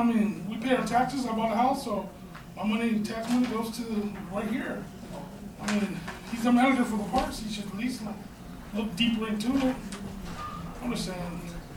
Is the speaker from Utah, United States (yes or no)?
no; West Pittsburg, California, United States; I'm just here from West Pittsburgh speaking about our park